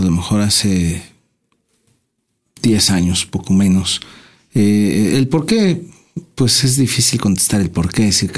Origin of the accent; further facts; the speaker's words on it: Mexico City, Mexico; soy originario del DF, ya tengo muchos años en Morelos.